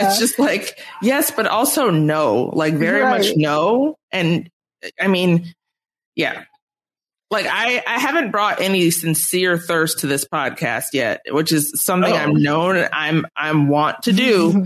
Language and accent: English; Nigeria; I'm not from the upper class. I'm not from the lower class. I'm from Nigeria.